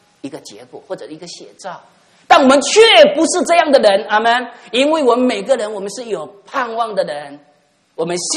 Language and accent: Chinese; Xiamen, Fujian, China; 我以前我在厦门海边长大。我从小就喜欢看山又看海